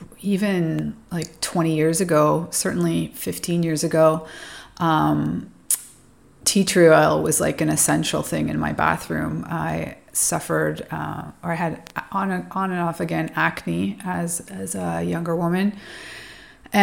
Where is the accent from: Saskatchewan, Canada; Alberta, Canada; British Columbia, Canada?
Alberta, Canada; Calgary; moved away as an adult; now in Mexico; than if I was in my hometown, Calgary.